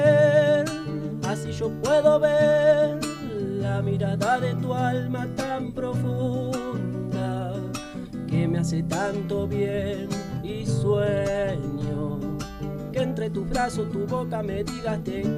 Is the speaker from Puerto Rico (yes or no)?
no; Córdoba, Argentina; yo como soy de Córdoba, a la siesta no pasa nadie por Córdoba, o sea, donde vivo no, en la calle no hay autos.